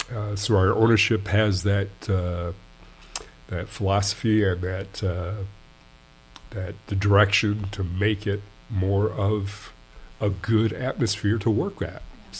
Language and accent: English; Grand Rapids, Michigan, United States; I born and raised in Grand Rapids